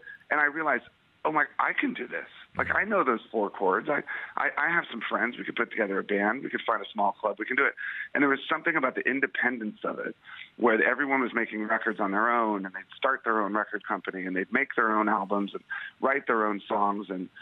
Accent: District of Columbia, United States; I grew up outside of Washington, D.C.

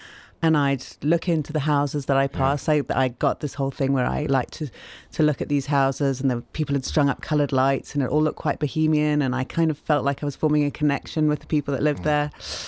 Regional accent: Zimbabwe; moved away as an adult; now in London, United Kingdom; Originally, I was born in Zimbabwe, and I lived there till I was 17. Then I moved to London, and I've been in London pretty much ever since.

